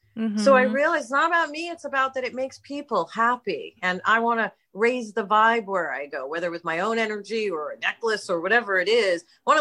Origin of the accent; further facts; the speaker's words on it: New York City, New York, United States; But for this, I wanted to include, I grew up in New York City. So I wanted to include as many cultures as I possibly could.